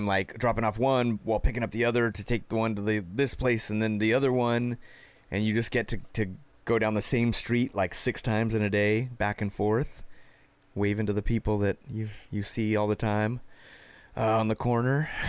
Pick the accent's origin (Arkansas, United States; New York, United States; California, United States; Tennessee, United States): California, United States; Norwalk; Congratulations, Michelle, my neighbor from my hometown, Norwalk, California.